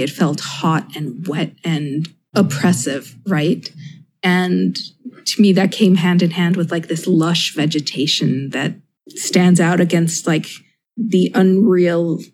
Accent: Mexico; I call it kind of like the ephemera of growing up in Mexico.

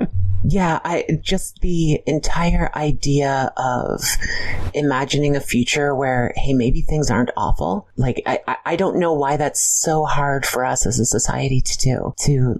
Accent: London, Ontario, Canada; To be clear, I'm from a small, boring town in Ontario called London, not the big, fancy London over across the pond.

